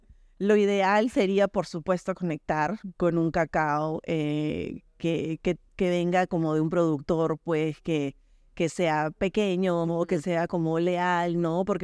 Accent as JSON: {"language": "Spanish", "region": "Lima", "country": "Peru", "tie": "born there", "lives_now": "Sacred Valley, Peru", "said": "Nací en Lima, pero el Valle Sagrado pues"}